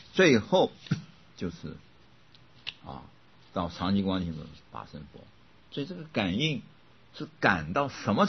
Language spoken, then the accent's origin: Chinese; Kaohsiung, Taiwan; now in Taipei, Taiwan; 高雄是我的家乡，高雄本来就是我家乡啊，但是我在台北